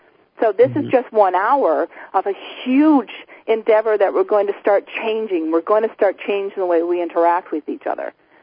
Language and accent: English; Newfoundland and Labrador, Canada; I was like, gee, I thought I was a Newfoundlander from Canada.